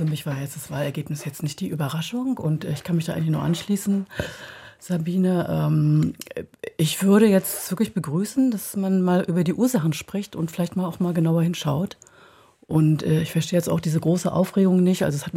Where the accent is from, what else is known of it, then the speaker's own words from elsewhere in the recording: Bad Mannshagen, Mecklenburg-Vorpommern, Germany; Ich bin natürlich eine Ostfrau, weil ich im Osten geboren bin und groß geworden und aufgewachsen und sozialisiert bin.